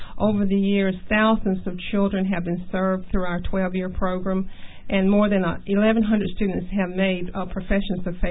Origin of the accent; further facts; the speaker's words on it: United States; I was born here in Greenville County.